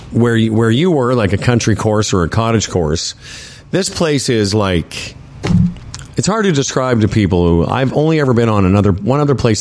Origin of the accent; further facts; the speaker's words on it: Moose Jaw, Saskatchewan, Canada; when I grew up in Moose Jaw, little Jewish boy from Moose Jaw